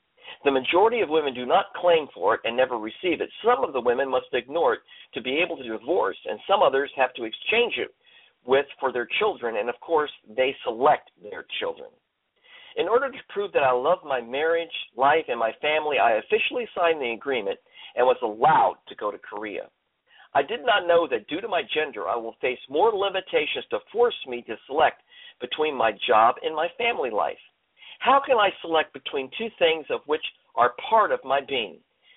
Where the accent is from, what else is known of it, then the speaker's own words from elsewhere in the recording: Iran; I grew up in Iran, the country where it is like a marsh for women.